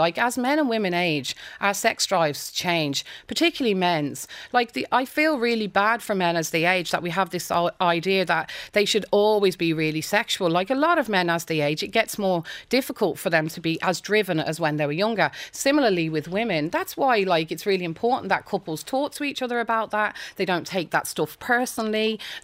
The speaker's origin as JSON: {"language": "English", "country": "Ireland", "said": "I think as Irish people, we're a bit repressed in that front."}